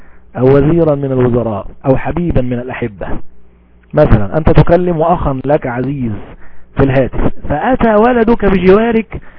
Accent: Egypt; مثال مشهور عندنا في مصر

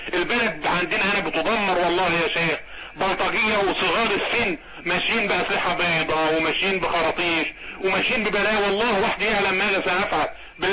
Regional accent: Port Said, Port Said Governorate, Egypt; حضرتك انا من بورسعيد

